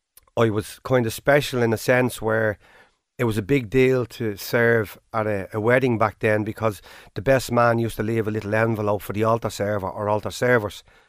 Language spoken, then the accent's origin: English; Ballyfermot, Leinster, Ireland; I was born in Ballyfermm, obviously in the house in Thomond Road. I came from a family of five children, two younger, two older.